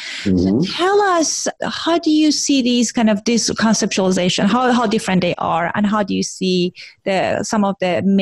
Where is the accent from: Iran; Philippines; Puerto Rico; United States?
Iran; I'm Iranian and I grew up in Iran.